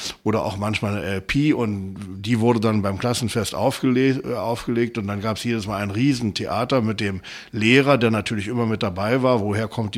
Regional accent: Eberswalde, Brandenburg, Germany; Ich komme aus Eberswalde. Ich bin dort 1942 geboren worden, habe dann dort auch meine Schulzeit absolviert

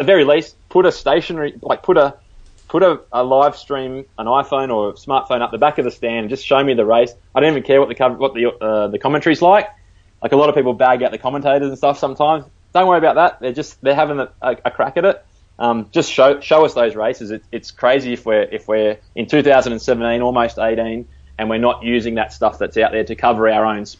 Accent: Australia; You're at home as an Aussie supporter.

